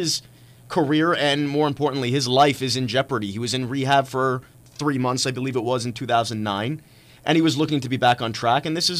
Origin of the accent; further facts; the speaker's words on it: Thornhill, Ontario, Canada; I am from Thornhill, so I'm proud of my boy, Milosh.